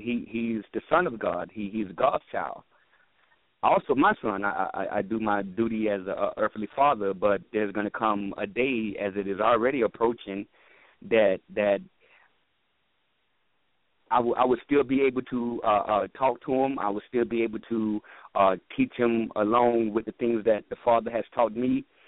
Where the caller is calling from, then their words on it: North Carolina, United States; I'm calling from North Carolina.